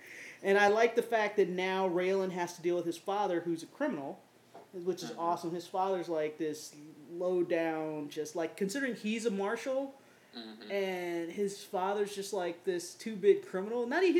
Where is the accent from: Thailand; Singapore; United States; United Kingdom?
United States; Missouri; And I grew up in Missouri. So it's kind of like that Southern speak is, it's not entirely exaggerated.